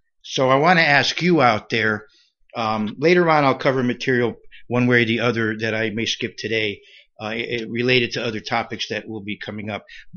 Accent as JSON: {"language": "English", "region": "New York", "country": "United States", "accent": "New York", "said": "he told me, that I haven't lost my New York accent."}